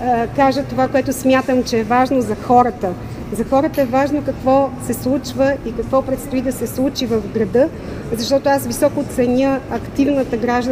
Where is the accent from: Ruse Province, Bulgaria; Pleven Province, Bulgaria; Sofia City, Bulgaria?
Sofia City, Bulgaria; Sofia; За мен София е моят град. Аз съм израсла в София от 13 годишната си възраст. Учила съм тук. Тук съм родила дъщеря си. Тук съм работила за труда.